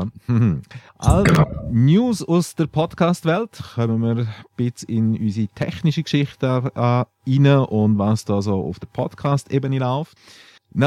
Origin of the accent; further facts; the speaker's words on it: Grisons, Switzerland; also irgendwo ich als Bündner so im letzten hintersten Krachen wohne